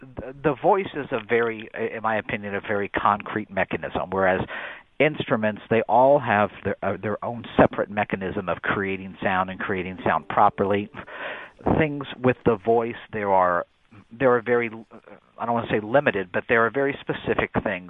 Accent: Indiana, United States; I am from Indiana, correct.

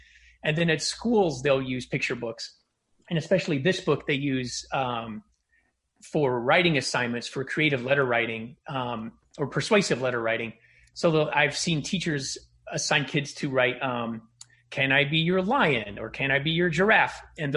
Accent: Clinton Falls, Indiana, United States; I grew up in Clinton Falls, Indiana, and this dog kind of showed up in our yard one day and we took him in.

